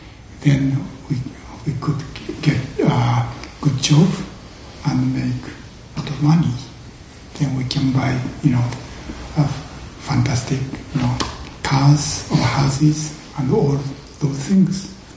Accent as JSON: {"language": "English", "town": "Ibaraki", "region": "Osaka", "country": "Japan", "tie": "born or raised there", "second_language": "English", "said": "I was born in Osaka and grown up in a small town between Osaka and Kyoto."}